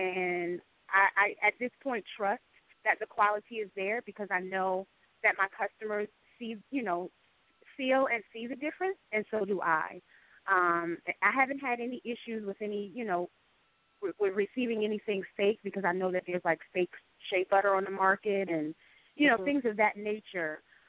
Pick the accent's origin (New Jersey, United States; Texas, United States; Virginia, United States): New Jersey, United States; I was living in New Jersey at the time because I was born in New Jersey, born and raised in New Jersey.